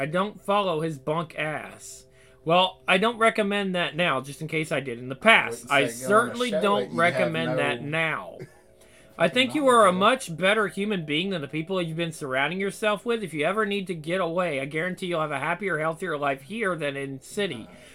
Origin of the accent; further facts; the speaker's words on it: United States; Sorry for being an American and knowing that I can defend myself against ugliness.